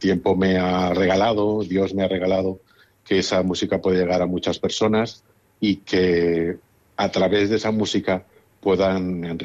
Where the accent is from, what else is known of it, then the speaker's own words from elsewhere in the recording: Castellón de la Plana, Valencian Community, Spain; en mi barrio llegaron los padres mercedarios, en la ciudad de Castellón, yo soy de Castellón